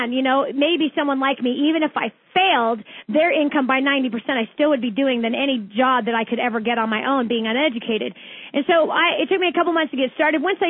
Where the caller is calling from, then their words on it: California, United States; I'm calling you from Northern California.